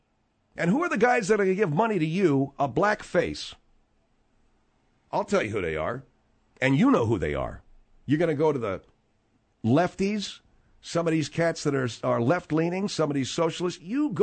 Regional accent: United States; We're, as an American people, as a voting, as just a voters, we are at least 30 years behind what's really going on

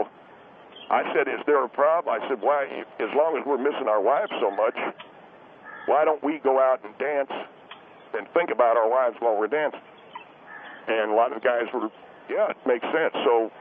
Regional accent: Knoxville, Tennessee, United States; Because where I'm from in Tennessee, I come from Knoxville, Tennessee, and we had two or three different reservoirs that we used to fish bluegill.

